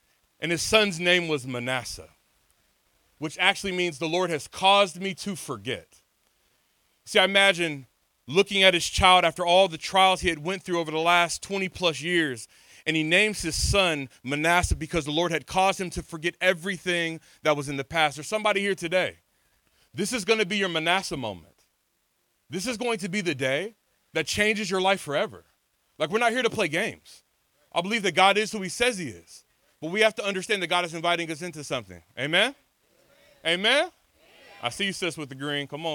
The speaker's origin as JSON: {"language": "English", "region": "California", "country": "United States", "tie": "born or raised there", "said": "But you see, I grew up in California."}